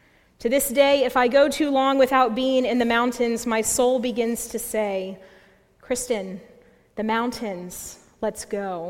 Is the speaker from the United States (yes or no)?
yes; North Carolina, United States; I grew up in the Piedmont region of North Carolina, the foot of the mountains.